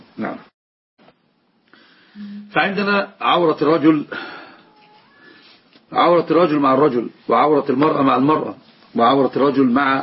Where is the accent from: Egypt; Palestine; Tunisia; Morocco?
Egypt; عندنا في مصر يقول الحما اللي هو الأب الزوج